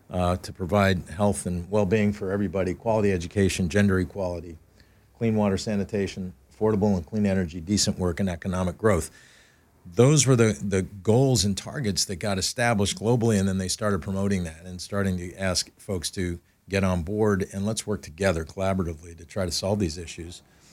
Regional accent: Taiwan; also born or lived in Japan; I had parents who were missionaries in China. I was born in Japan and then grew up in Taiwan.

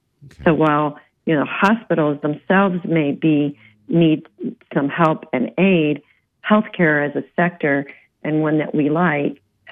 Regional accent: Texas, United States; So I'm from Texas originally, born and raised in Texas.

